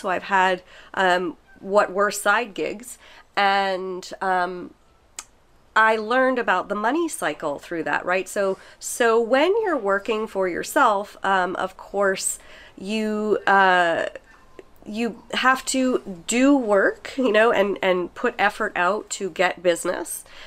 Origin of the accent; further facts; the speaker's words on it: New York, United States; And that was a huge thing, because like I'm born and raised in Manhattan.